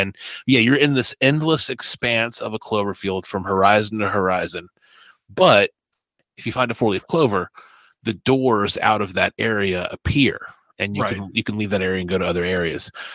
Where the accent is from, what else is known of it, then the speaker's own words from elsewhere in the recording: United States; Obviously, as an American, I've got no real point of view on the Troubles